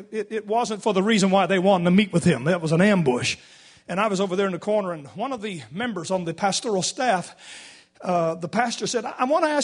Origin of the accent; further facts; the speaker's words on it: Canada; I'm sorry, I come from Canada, old school. I'm the youngest of 19.